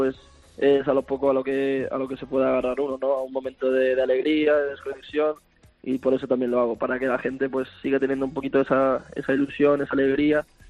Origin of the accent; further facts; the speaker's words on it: Toledo, Castilla-La Mancha, Spain; Mis padres viven en Majadahonda y en Madrid y se fueron para mi pueblo, para Toledo, que bueno, está un poquito más aislado